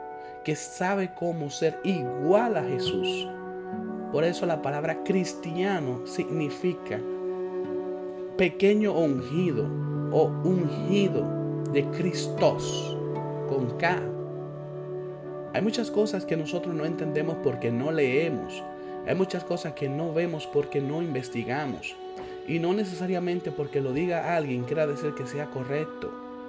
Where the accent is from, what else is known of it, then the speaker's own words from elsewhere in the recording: Dominican Republic; yo soy dominicano. Yo nací en República Dominicana. Yo soy dominicano.